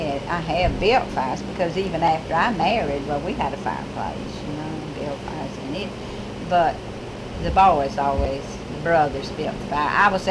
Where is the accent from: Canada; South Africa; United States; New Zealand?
United States; born there; Yes, I was born in Harrison County, I'm sure.